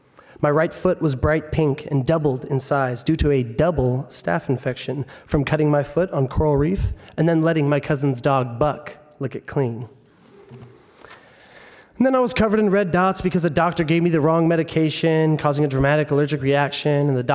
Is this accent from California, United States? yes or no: yes; California, United States; the governor of my home state, Jerry Brown.